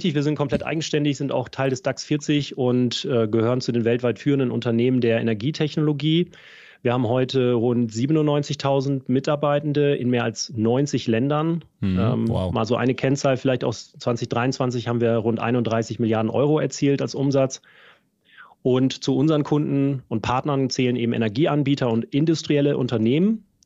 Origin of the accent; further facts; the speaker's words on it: Oldenburg, Lower Saxony, Germany; ich bin Norddeutscher, habe meine Kindheit und Jugend in Oldenburg bei Bremen verbracht. Oldenburg in Oldenburg. Nicht zu verwechseln mit einem kleineren Oldenburg in Schleswig-Holstein.